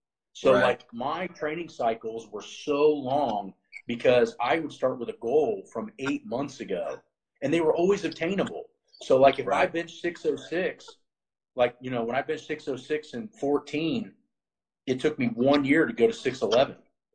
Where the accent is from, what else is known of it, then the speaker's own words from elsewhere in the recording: Ohio, United States; And a lot of it was because I was in Florida and I was from Ohio